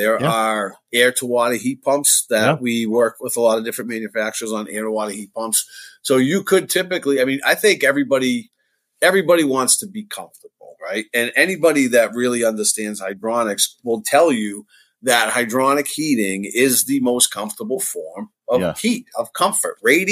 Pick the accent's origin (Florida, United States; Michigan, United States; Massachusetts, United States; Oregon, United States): Massachusetts, United States; Boston; So grew up in Boston, still live in Boston.